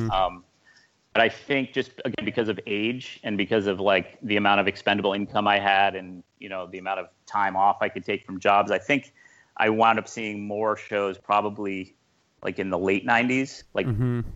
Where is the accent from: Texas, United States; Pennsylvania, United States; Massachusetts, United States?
Massachusetts, United States; growing up on Cape Cod, I watched the sunset so many times